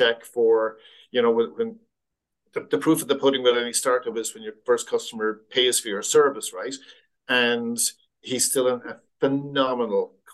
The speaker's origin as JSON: {"language": "English", "country": "Ireland", "lives_now": "Australia", "said": "I lived in Australia. I am Irish."}